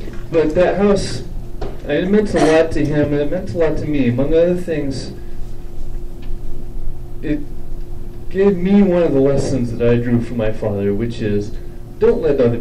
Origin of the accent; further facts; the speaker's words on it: Boulder, Colorado, United States; I'm from Boulder. We have to visualize things.